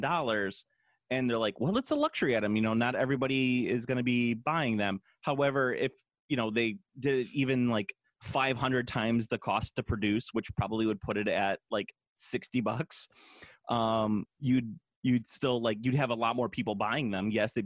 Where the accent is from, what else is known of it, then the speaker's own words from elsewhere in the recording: United States; That's because I'm American and I understand taste buds.